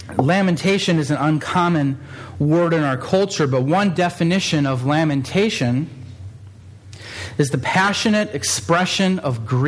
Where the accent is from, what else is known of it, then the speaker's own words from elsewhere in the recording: England, United Kingdom; now in Norway; I'm in English, so I'm not necessarily totally sure of the Norwegian culture yet.